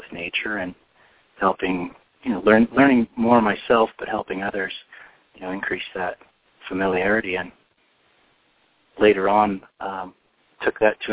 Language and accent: English; Omaha, Nebraska, United States; I grew up in Omaha and on the outskirts of Omaha.